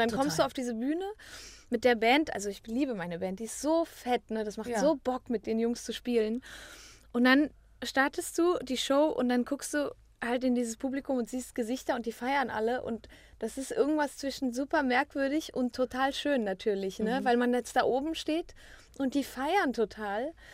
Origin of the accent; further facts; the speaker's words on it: Valais, Switzerland; Das ist ein Open Air, das ist im Wallis, also da, wo ich herkomme, in dem Tal.